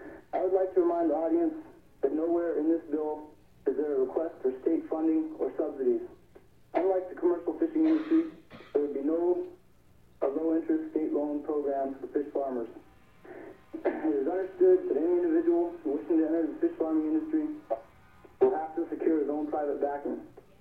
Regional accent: Alaska, United States; I'm 23 years old. I was born and raised in Alaska.

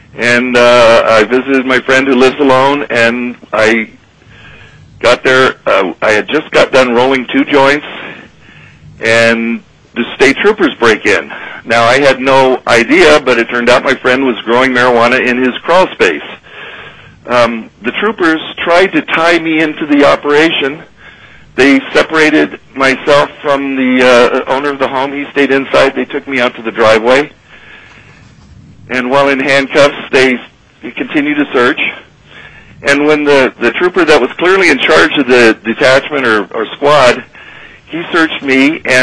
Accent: Anchorage, Alaska, United States; Well, I live in the house I grew up in near the Park Strip here in Anchorage

